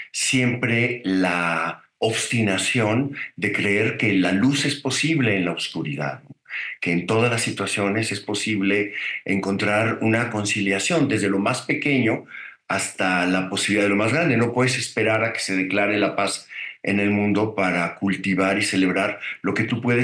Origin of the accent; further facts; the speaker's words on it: Sonora, Mexico; En mi familia. Somos sonorenses muy habladores.